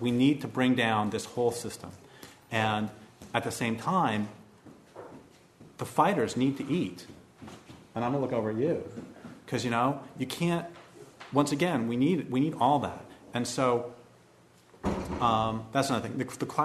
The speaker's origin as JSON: {"language": "English", "country": "United States", "said": "it wouldn't be their fault if they shoot me the first day there, because I'm an American."}